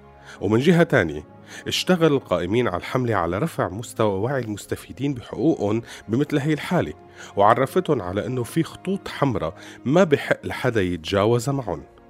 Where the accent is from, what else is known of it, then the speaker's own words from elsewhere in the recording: Syria; هاي الصور ما بتأذينا كسوريين وبس،